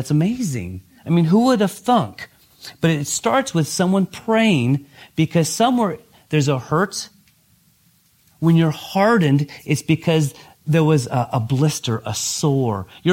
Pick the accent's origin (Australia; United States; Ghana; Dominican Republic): United States; Oregon; Growing up in Oregon, we have a lot of farms, and you'll see calves with a brand new brand on them.